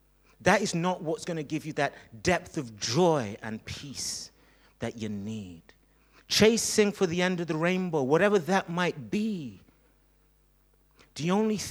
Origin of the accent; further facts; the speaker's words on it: Nigeria; born there; I'm happy where I was born. Hallelujah. Do you know what I mean? Praise God. I was born in Nigeria, and I'll take that any day.